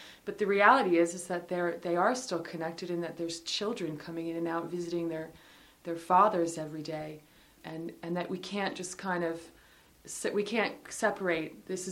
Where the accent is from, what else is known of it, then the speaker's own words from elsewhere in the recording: Philadelphia, Pennsylvania, United States; now in Armley, United Kingdom; Yeah, I live here in Armley, and I'm originally from Philadelphia.